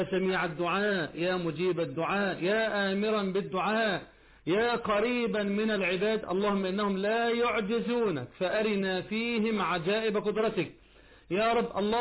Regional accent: Egypt

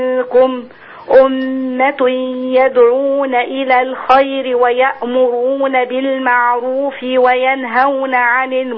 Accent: Giza, Giza Governorate, Egypt; من الجيزة.

